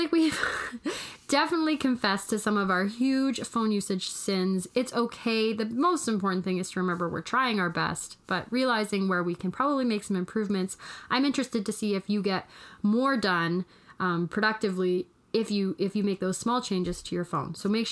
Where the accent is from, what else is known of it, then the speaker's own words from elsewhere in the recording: Rocky Mountains, United States; We come from the Rocky Mountains, like, I can't even do anything more than a wave pool wave.